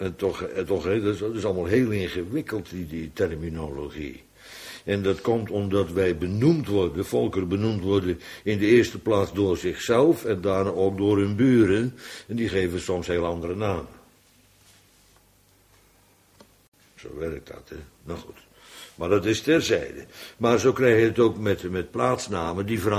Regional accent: Netherlands; Voor ons Nederlanders is het trouwens ook lastig om ons aan te duiden, hè. Zijn wij Nederlanders of zijn wij Hollanders?

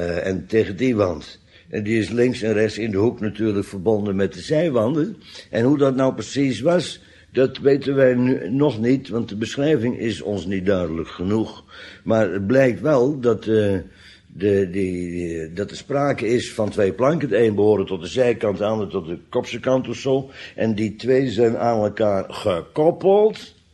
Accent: Netherlands; Maar kijk, ik ben opgegroeid aan de Oude Rijn in de dagen dat er nog schepen langskwamen.

